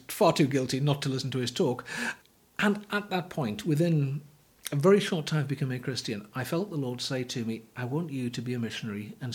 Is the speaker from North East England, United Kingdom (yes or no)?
yes; North East England, United Kingdom; I grew up in the northeast, as you might tell by my accent.